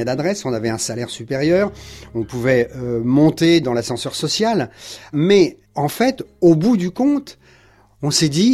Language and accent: French; Brittany, France; moi, j'ai demandé la Bretagne, parce qu'on est breton, et on a décidé avec Brigitte de vivre en pleine campagne.